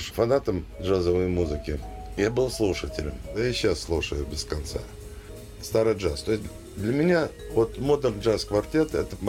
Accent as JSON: {"language": "Russian", "country": "Russia", "said": "Я говорю, я вот из России."}